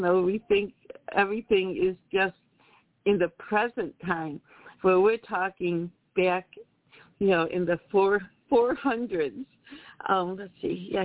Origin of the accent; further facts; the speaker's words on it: Buffalo, New York, United States; also born or lived in Rochester / Jamestown; And I remember when we moved back to Buffalo, back in the 80s, we're from Buffalo, we had moved to Rochester and then Jamestown, and then in 85 moved back to Buffalo.